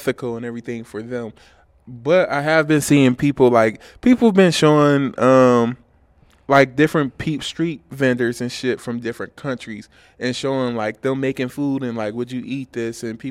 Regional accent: Cleveland, Ohio, United States; accent: Cleveland; my Cleveland accent is probably thick as fuck to a motherfucker in a different country.

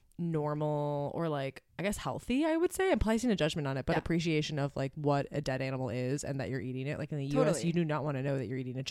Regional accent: United States; Of course, I think that too, because I'm American.

